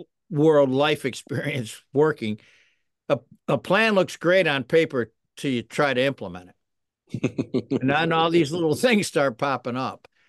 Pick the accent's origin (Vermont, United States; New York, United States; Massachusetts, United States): Massachusetts, United States; Boston; but I grew up in the North End and there were kids there